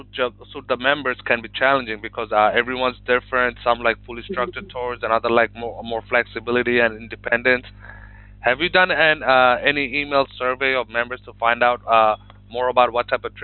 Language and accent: English; Ipswich, Queensland, Australia; I'm from Ipswich.